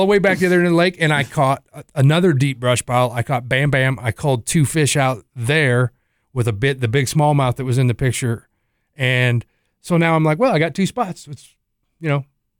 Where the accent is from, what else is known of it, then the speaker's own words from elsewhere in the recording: Alton, Illinois, United States; He was from Mount Vernon, Missouri. I was from Alton, Illinois.